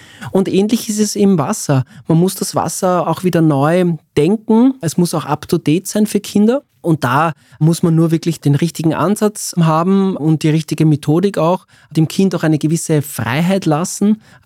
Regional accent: Austria; bei uns in Österreich

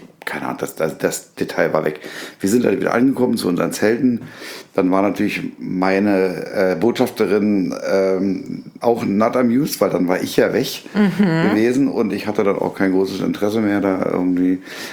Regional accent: Berlin, Germany; wir sind aus Berlin.

